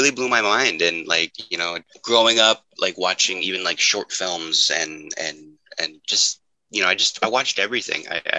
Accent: Alberta, Canada; now in Vancouver, Canada; Vancouver, Canada. That's where I'm coming to you live from. I live in East Van. I grew up in Alberta

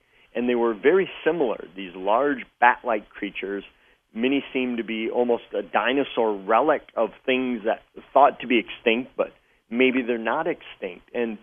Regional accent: Wisconsin, United States; Well, Wisconsin is my home state.

